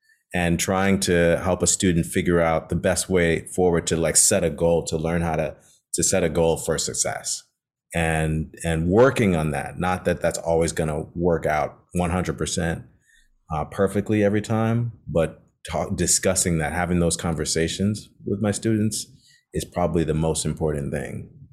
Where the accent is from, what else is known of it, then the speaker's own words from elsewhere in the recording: Chicago, Illinois, United States; I mean, I grew up on the South Side of Chicago, and so my first teacher used to come to the house.